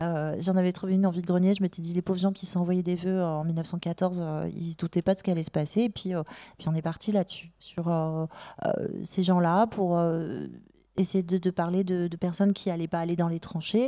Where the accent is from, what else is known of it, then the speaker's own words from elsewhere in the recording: La Rochelle, Nouvelle-Aquitaine, France; nous, on a grandi à La Rochelle avec Paul